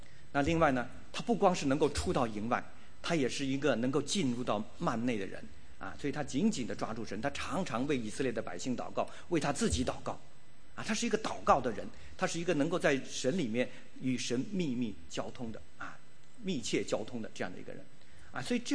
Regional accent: China; 我们大部分弟兄姐妹，我们来自中国大陆，我们从小学到的都是什么无神论

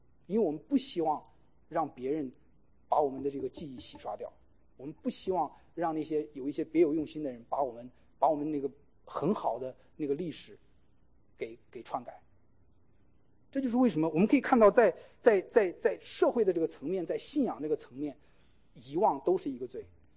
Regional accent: Henan, China; 我在国内，我是河南的哈，白的，我知道河南名声

